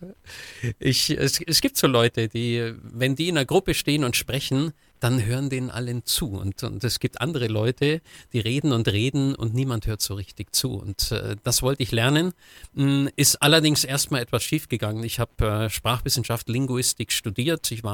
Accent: Kempten, Bavaria, Germany; Also so in meinen Jugendjahren hier in Kempten, ich stamme aus Kempten im Allgäu

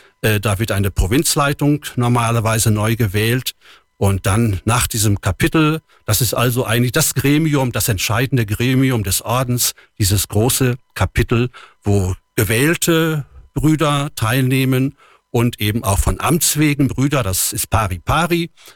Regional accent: Lower Saxony, Germany; Wenn ich gefragt werde, wo ich herkomme, dann sage ich normalerweise, ich bin ein Südoldenburger Münsterländer.

